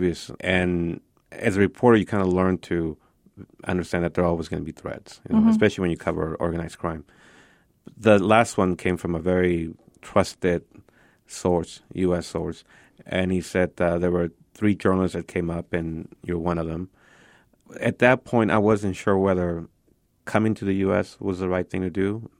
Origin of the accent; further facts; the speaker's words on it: United States; now in Mexico; I mean, I've been there more than 20 years now. But it's slow change. And as an American